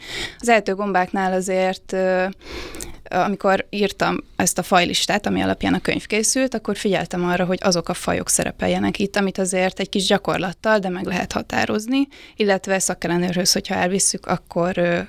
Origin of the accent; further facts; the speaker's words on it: Budapest, Hungary; Hát én fővárosban nőttem föl, és nem sok közöm volt a természethez.